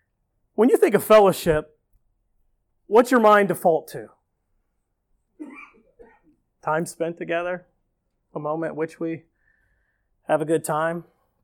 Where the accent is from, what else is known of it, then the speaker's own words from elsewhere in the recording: Ohio, United States; also born or lived in Ottumwa, Iowa; I was born in Ottumwa, Iowa, into a very law-oriented movement. Moved to Ohio, Northwest Ohio, and my mom was devout.